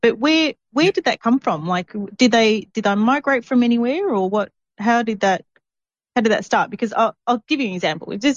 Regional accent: Australia; Like my mother, she's dark, she's Malaysian. My father is basically white, he's Italian, but we're all Australian.

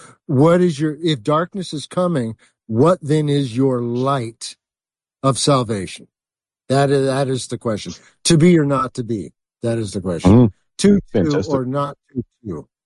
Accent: Agoura Hills, California, United States; Yeah, the area I grew up in Los Angeles County is called Agoura Hills.

